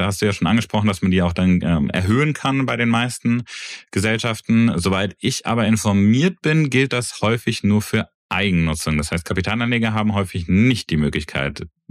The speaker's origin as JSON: {"language": "German", "region": "Eifel", "country": "Germany", "said": "Wenn man nicht gerade in der tiefsten Uckermark oder wo ich herkomme, tiefsten Eifel was kaufen will"}